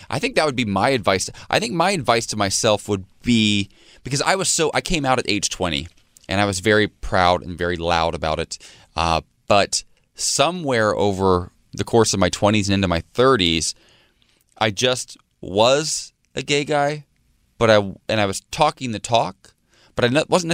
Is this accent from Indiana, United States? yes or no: no; Ohio, United States; I'm from Ohio.